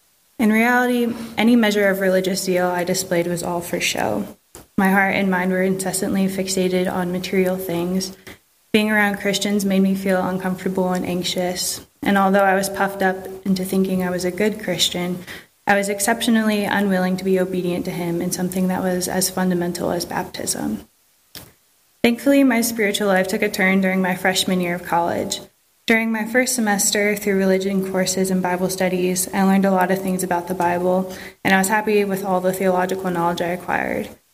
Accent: North Canton, Ohio, United States; I grew up in North Canton, Ohio, in a household where the gospel was taught and attended the same non-denominational church from infancy until high school.

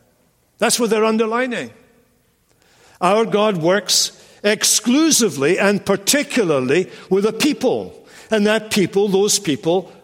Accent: Scotland, United Kingdom; accent: Scottish; I don't say it properly because I'm speaking Scottish and you don't.

